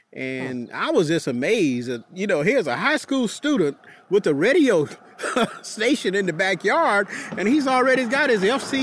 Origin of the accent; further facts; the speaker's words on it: Warrenton, United States; My parents went to vote in my hometown of Warrenton.